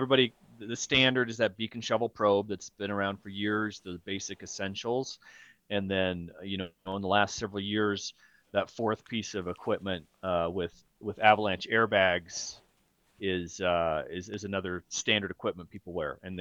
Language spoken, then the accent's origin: English; Provo, Utah, United States; I was raised here in Utah, down in the valley, in the Provo-Orem area, actually.